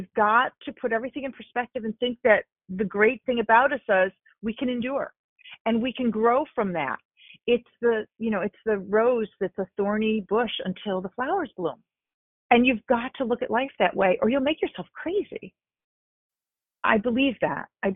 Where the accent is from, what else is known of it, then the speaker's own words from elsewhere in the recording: Binghamton, New York, United States; I think growing up in Binghamton and you know, got pulled up by your bootstraps and honey, you move forward.